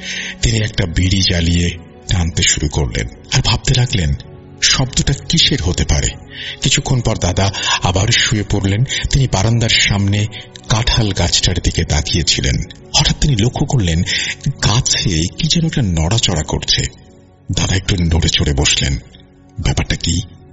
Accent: Rajbari, Dhaka Division, Bangladesh; রাজবাড়ি জেলা থেকে বলছি। আমি স্নাতক প্রথম বর্ষের একজন ছাত্র। আমার বাড়ি রাজবাড়ি জেলার সদর উপজেলার কোন একটি গ্রামে।

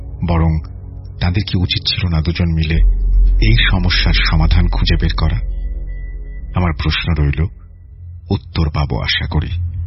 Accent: Narayanganj, Dhaka Division, Bangladesh; আমার আদি বাড়ি জামালপুর জেলায় হলেও ছোটবেলা থেকেই বাবার ব্যবসার সুবাদে সপরিবারে বড় হয়েছিলাম নারায়ণগঞ্জে। তবে গ্রামের প্রতি আমার সবসময় নাড়ির টান ছিল।

